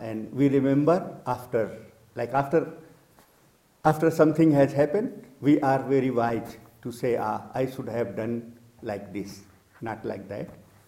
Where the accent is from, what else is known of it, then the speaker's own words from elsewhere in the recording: India; English is a second language; because of my pronunciation, as you know that I'm Indian, so my pronunciation is very different.